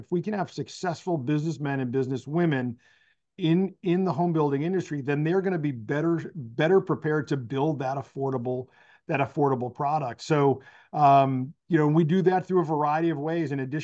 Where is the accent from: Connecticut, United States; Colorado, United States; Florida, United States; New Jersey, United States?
Connecticut, United States; moved away as an adult; I'm originally from Connecticut, came down in 1995 to work for a member of Congress.